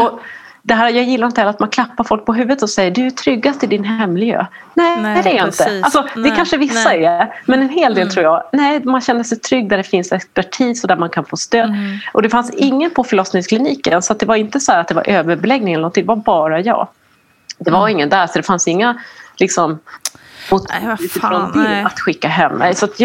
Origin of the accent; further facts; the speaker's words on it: Norrland, Sweden; i efterhand så tror jag att jag var lite för svensk. Lite för både norrländsk och svensk och behärskad.